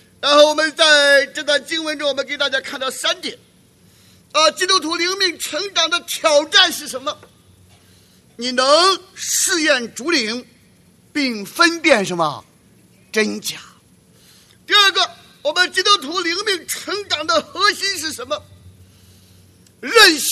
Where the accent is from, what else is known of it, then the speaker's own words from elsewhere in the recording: China; 那我们中国人常常不管真不真，只管灵不灵啊